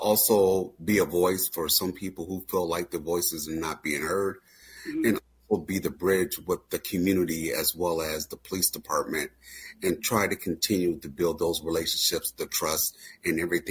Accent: Minneapolis, Minnesota, United States; born and raised in North Minneapolis. So I'm from this city, graduated from North High School, Polar.

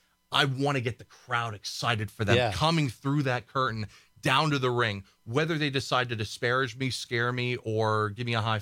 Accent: East Coast, United States; I'm from the East Coast as well.

